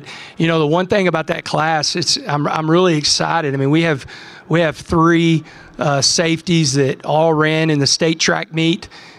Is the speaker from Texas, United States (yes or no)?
yes; Texas, United States; Yeah, I'm a Texan and grew up the old Southwest Conference and then the old Big 12.